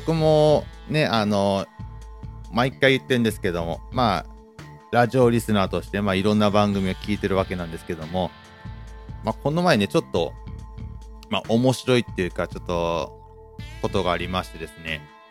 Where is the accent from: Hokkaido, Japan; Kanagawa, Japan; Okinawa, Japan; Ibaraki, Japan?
Ibaraki, Japan; 地元が茨城ってことなんですけども、この豆田さんが食いついてくれたんですけども、豆田さんも僕も守谷に住んでました